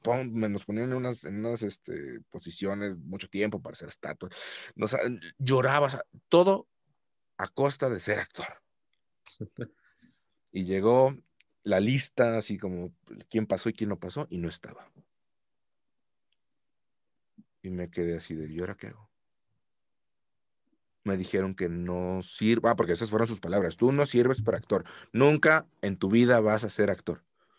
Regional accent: Aguascalientes, Mexico; Y llego a la Ciudad de México, porque de donde soy, de la ciudad de Aguascalientes, están a 8 horas en bus. Entonces sí está lejos.

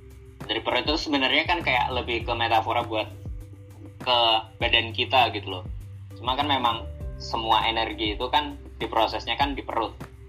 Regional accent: Semarang, Central Java, Indonesia; asalnya dari Semarang.

